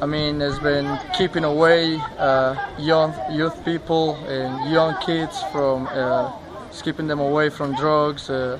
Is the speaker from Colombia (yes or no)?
yes; Medellin, Antioquia, Colombia; I'm from Medellin, Colombia. I'm part of the ministry here in Colombia.